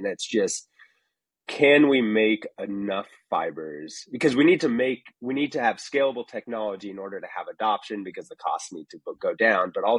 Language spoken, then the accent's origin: English; West Coast, United States; I grew up on the West Coast, and so it was very different.